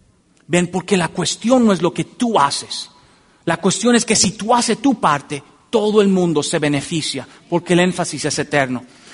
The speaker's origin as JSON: {"language": "Spanish", "country": "Dominican Republic", "said": "Yo recuerdo en mi país, en República Dominicana, se va mucho la electricidad."}